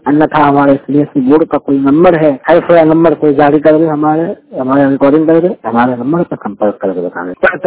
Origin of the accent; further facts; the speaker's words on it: Begusarai, Bihar, India; सीधा बेगूसराय बिहार के रहने वाला हूँ।